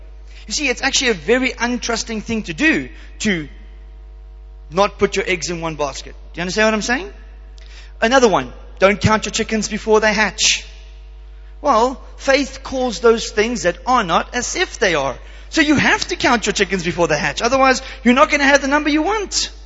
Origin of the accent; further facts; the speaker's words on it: South Africa; as I was growing up in South Africa, life wasn't easy.